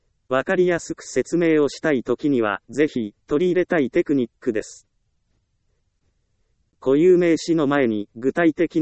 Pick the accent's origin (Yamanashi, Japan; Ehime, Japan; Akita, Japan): Ehime, Japan; 私は愛媛県出身ですから、みかんで有名なことを知っていますが、